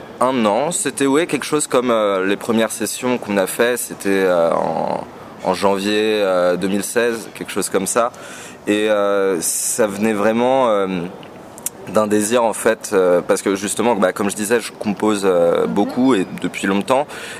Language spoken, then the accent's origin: French; Joinville-le-Pont, Île-de-France, France; Charenton ça touche Joinville où j'ai passé mon enfance et mon adolescence. Et je suis né à Charenton en fait, j'ai passé les 5 premières années de ma vie à Charenton.